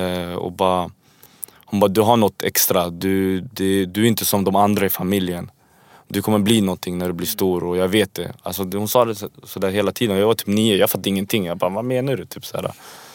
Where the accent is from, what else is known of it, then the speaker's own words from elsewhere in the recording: Värmdö, Stockholm County, Sweden; jag är uppvuxen i Värmdö och tänkte, vi var bara 10 invandrarfamiljer liksom.